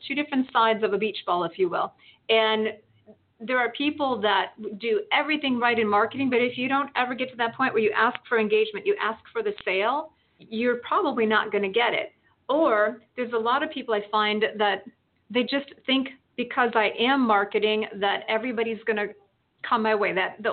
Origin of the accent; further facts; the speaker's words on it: Midwest, United States; I grew up in the Midwest where, you know, there are football widows and there are hunting widows all year round.